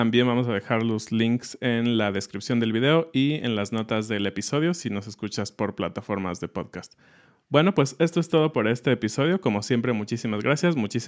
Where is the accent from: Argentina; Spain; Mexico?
Mexico; como mexicanos y muchos que tal vez no hemos tenido tanta experiencia afuera